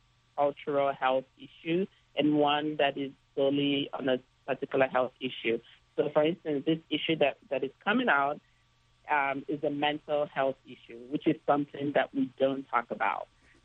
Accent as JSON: {"language": "English", "country": "Nigeria", "tie": "born or raised there", "said": "When I was young growing up in Nigeria"}